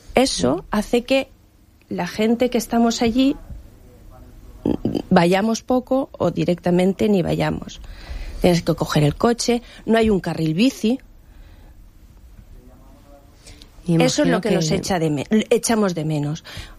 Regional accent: La Nucía, Valencian Community, Spain; Siempre he vivido aquí, soy de la Nucía y siempre he vivido en la Nucía.

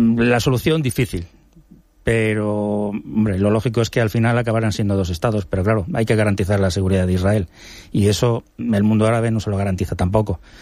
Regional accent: Guardo, Castile and León, Spain; now in Benidorm, Spain; aquí en Benidorm, donde vivo, en mi pueblo, digamos, en mi pueblo de la infancia, en Guardo, Palencia

